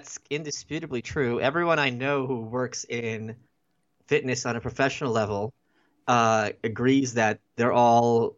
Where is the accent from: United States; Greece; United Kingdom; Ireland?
United Kingdom; England; Sorry, I'm English.